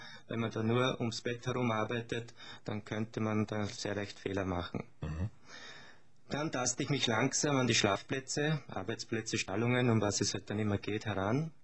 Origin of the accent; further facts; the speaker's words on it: Terras, Lower Austria, Austria; Ich bin in Terras aufgewachsen. Mhm. Das ist im Hornerbezirk, in der Nähe von Bulka, Rätseckenburg.